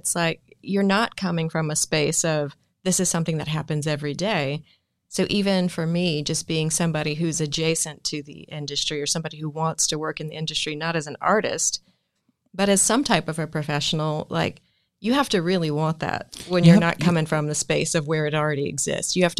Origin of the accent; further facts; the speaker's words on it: Sumter, South Carolina, United States; Well, I grew up in Sumter, South Carolina. So I think that that's probably not a hotbed of, you know, entertainment law or artists.